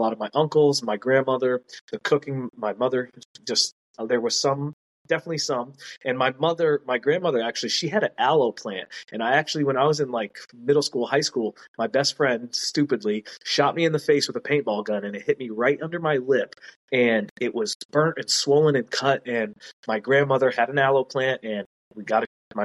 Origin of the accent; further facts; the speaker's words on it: United States; I'm from America. Born and raised